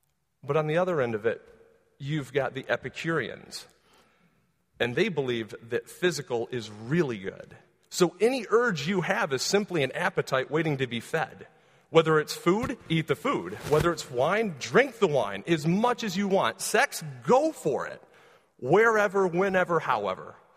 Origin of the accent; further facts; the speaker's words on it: United States; So living in the USA, right, because I'm an American citizen, I have these rights.